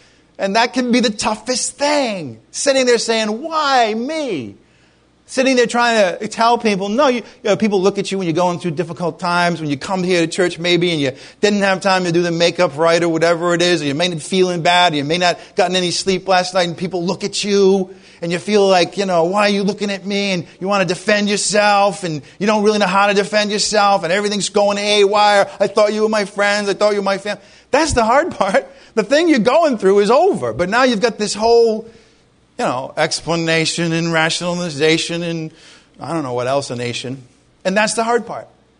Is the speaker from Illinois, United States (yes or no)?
no; Rhode Island, United States; I came from Rhode Island a year and a half ago.